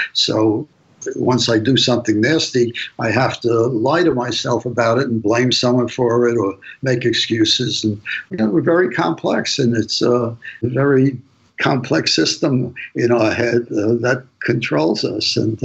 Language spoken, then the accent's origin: English; New York, United States; You know, I grew up in New York and you know, I knew a lot of shady characters.